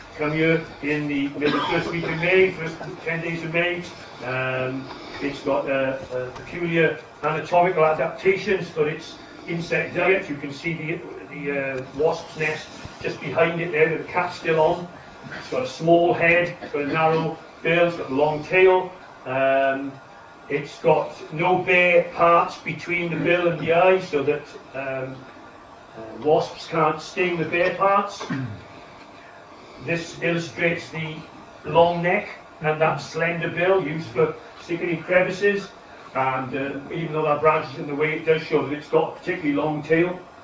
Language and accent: English; Wales, United Kingdom; so obviously being a Welshman didn't worry me that much if I upset you